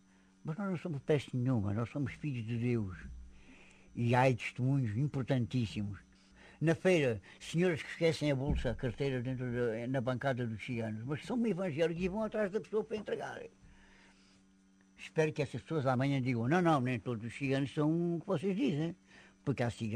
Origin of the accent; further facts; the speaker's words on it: Alentejo, Portugal; Sou cigano e sou alentejano. E se estiver no estrangeiro, afirmo que sou bem português, porque eu considero-me um bom português.